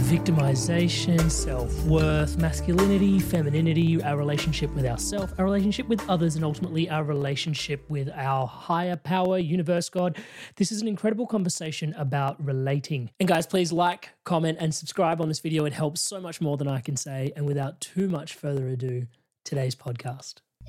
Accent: India; I think the being Indian kind of helps a little bit. It helps you roll your R's and all those sort of things that cultures invite us to do.

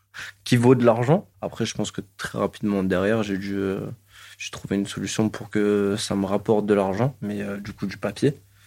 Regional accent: Marseille, Provence-Alpes-Côte d'Azur, France; J'ai fait mon école au Cours Julien. Je crois que j'étais à la rue d'Aubagne, après rue Bucine-Indien. Ouais, c'est vraiment Cours Julien, Notre-Dame-du-Mont, La Plaine. Après, on a bougé plus vers Chaves, Baye.

